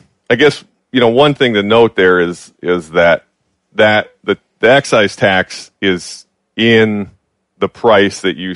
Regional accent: Pennsylvania, United States; I grew up in Pennsylvania.

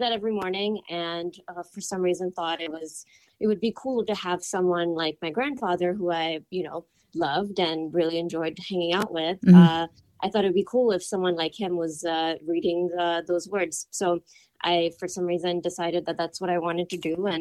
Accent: New Delhi, Delhi, India; also born or lived in North Carolina, United States; so I grew up in New Delhi and in North Carolina

